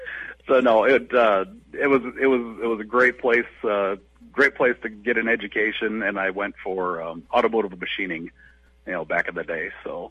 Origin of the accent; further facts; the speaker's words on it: Florida, United States; born there; I was born in Florida back in 73, 100 years ago.